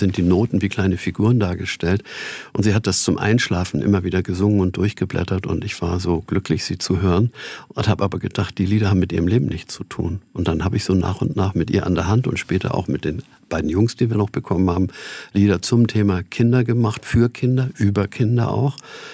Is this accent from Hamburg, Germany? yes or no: yes; Hamburg, Germany; Hamburg ist meine Heimatstadt und ich möchte auch keine andere haben.